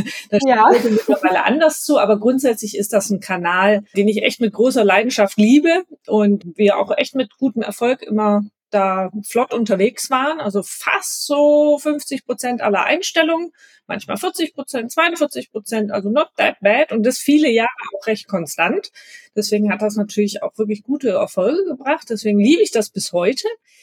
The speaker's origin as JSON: {"language": "German", "town": "Stuttgart", "region": "Baden-Württemberg", "country": "Germany", "moved": "as an adult", "lives_now": "Düsseldorf, Germany", "said": "Ich grüße erstmal aus Düsseldorf. Ich bin eigentlich Stuttgarterin, lebe seit 11 Jahren aber im Rheinland"}